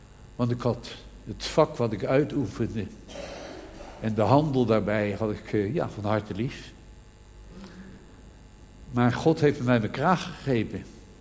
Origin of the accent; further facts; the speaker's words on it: Amsterdam, North Holland, Netherlands; U kent me niet, ik kom uit Amsterdam.